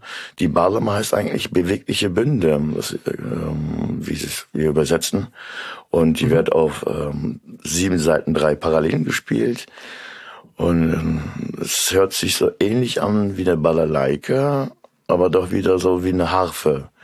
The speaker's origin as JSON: {"language": "German", "region": "Central Anatolia", "country": "Turkey", "said": "auch so wie Kurden in Mittelanatolien, da wo ich herkomme"}